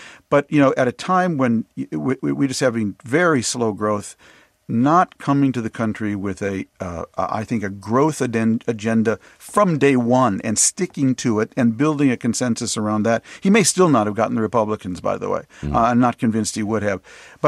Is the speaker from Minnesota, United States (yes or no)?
yes; Minnesota, United States; I'm from Minnesota, as you know.